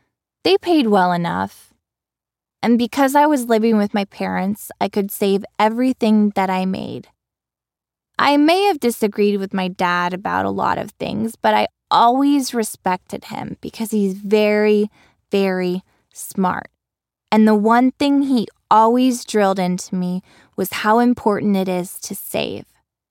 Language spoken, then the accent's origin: English; Texas, United States; now in New York, United States; It was one thing for me to have seen this kind of wealth in my hometown in Texas, but here in the bustle of New York